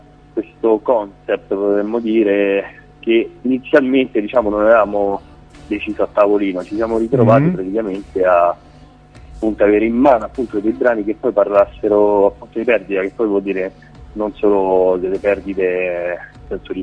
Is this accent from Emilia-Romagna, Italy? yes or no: no; Rome, Lazio, Italy; E siamo di Roma e siamo attivi dal 2012 più o meno